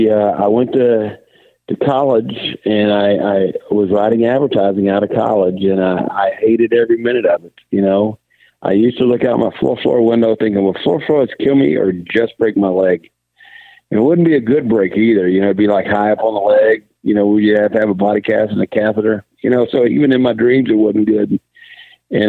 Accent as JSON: {"language": "English", "town": "Blue Mound", "region": "Texas", "country": "United States", "tie": "born or raised there", "said": "I was born and raised in Blue Mound. I'm a fifth-generation Texan, so my family's actually been in Texas on my dad's side"}